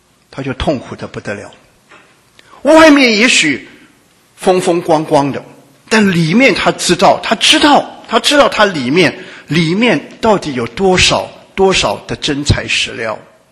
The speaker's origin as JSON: {"language": "Chinese", "region": "Shanghai", "country": "China", "tie": "born or raised there", "also_born_or_lived": "Guangdong / Taiwan", "moved": "yes", "said": "因为我生在广东，长在上海，然后在解放之前我们就搬到台湾，一搬呢从1949年到下一次到中国是1985年。"}